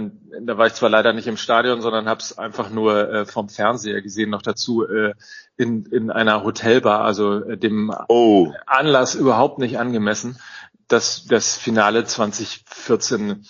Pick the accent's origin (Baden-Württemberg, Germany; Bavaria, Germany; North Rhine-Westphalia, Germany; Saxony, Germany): North Rhine-Westphalia, Germany; ich bin ja Ostwestfale und ich bin immer so mit dem Stammkneipengedanken groß geworden.